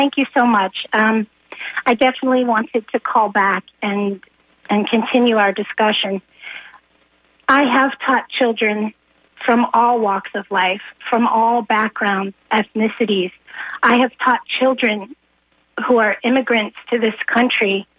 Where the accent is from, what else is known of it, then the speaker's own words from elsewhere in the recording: United States; I've dealt with this personally as an American woman who married a man from India.